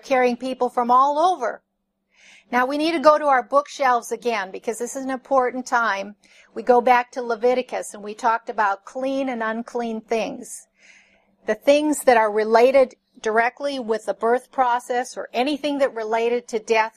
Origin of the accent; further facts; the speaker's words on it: Minnesota, United States; I grew up in Minnesota, and we have lakes bigger than the sea.